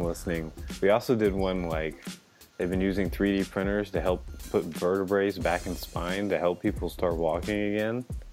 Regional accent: Oklahoma, United States; For everyone that doesn't know, we're from Oklahoma, and Lawton is a small, let's just call it a place in Oklahoma.

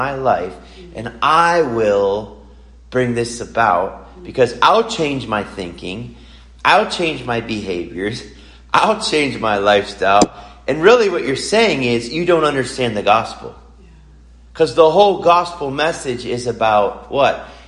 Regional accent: Pennsylvania, United States; Actually, we started a thing back where I grew up in Pennsylvania called, it was called Fiat

